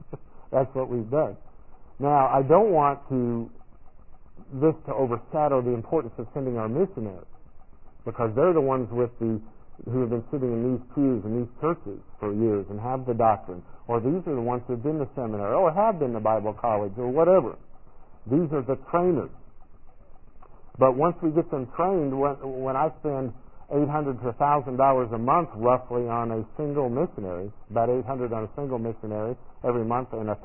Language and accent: English; United States; I'm white, first, and secondly because I'm American.